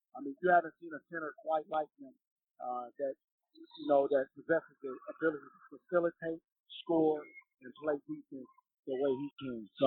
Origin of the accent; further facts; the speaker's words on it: Seattle, Washington, United States; He's from my hometown, Seattle, Washington.